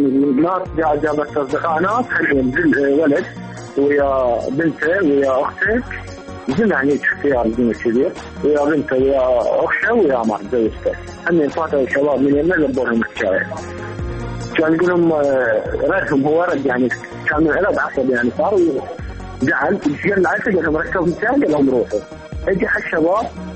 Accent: Baghdad, Baghdad Governorate, Iraq; من بغداد من الدارة

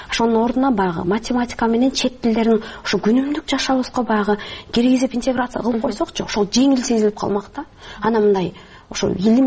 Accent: At-Bashy, Naryn Region, Kyrgyzstan; мен өзүм деле ат башыда чоңойгом, э анан ат башыда шырдак жасабаган эч ким жок, баарыбыз билебиз, э кол эмгек менен ушу сырттагы мал чарбачылыгы менен чоңоебуз.

